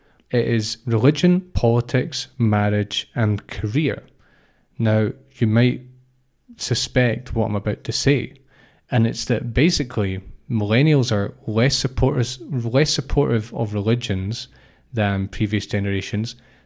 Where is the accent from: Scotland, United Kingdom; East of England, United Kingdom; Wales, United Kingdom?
Scotland, United Kingdom; I'm Scottish, I'm proud to be Scottish, but I don't feel identified as Scottish as a lot of people do in the country